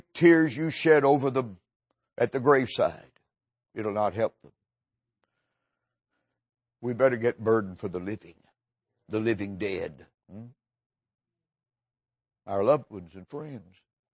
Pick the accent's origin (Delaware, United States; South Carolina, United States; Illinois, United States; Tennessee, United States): Tennessee, United States; there was a big fella, old fella from Tennessee, my home state.